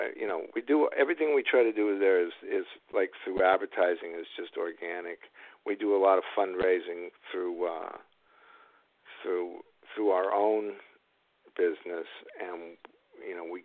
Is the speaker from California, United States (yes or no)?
yes; Torrance, California, United States; also born or lived in Los Angeles; now in Hermosa Beach, United States; I grew up in Los Angeles proper, and then I moved to Torrance when I was about 8 years old.